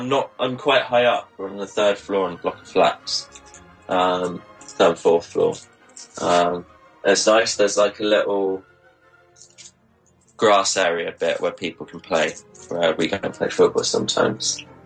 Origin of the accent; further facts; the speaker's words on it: Leicester, East Midlands, United Kingdom; because I'm from Leicester.